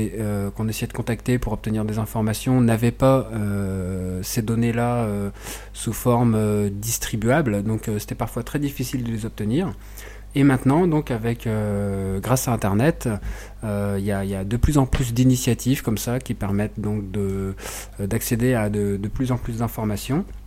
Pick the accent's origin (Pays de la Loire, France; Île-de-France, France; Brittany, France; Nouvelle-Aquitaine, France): Brittany, France; Rennes; Concernant la ville de Rennes, puisque nous on est rennais, hein